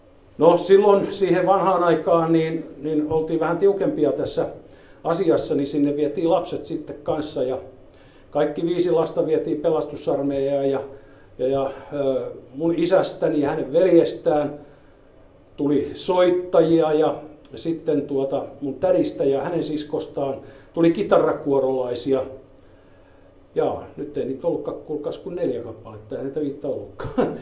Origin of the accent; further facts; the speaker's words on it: Helsinki, Uusimaa, Finland; kun me muutettiin sieltä Helsingistä, syvältä Kruununhaasta pois, niin ei vielä päästy kyllä Kehä Kolmosen ulkopuolelle, mutta sisäpuolelle, kun se oli maaseutuu siihen aikaan 60-luvun alkupuolella.